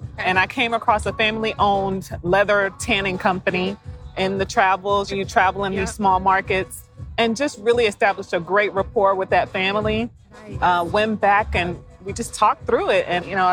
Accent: New Jersey, United States; because I'm from New Jersey.

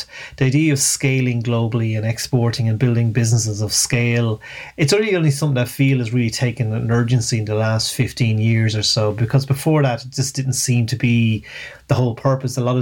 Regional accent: Ireland; My frustration often with Ireland and being Irish is sometimes I feel we don't often think big enough.

